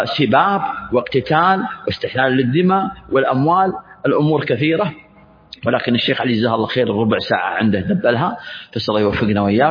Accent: Saudi Arabia; عندنا في المملكة العربية السعودية

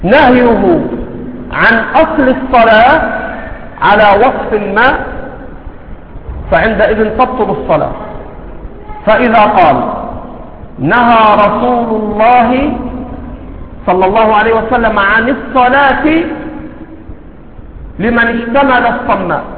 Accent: Egypt; كان عندنا في مصر

